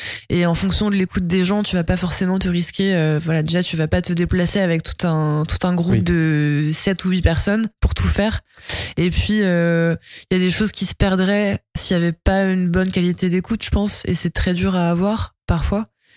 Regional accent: Colombes, Île-de-France, France; Il se trouve qu'il y avait une école de musique dans la commune où j'ai grandi, à Colombes, dans les Hauts-de-Seine.

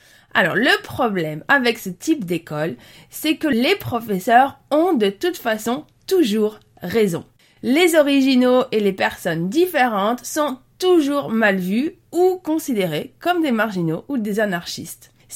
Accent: Brussels, Belgium; J'ai grandi à Bruxelles

